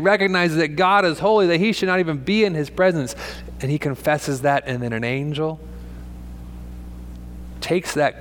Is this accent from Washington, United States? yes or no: yes; Washington, United States; I grew up on the Seattle side, on the west side, where there's more shaking happening over by the fault line over there.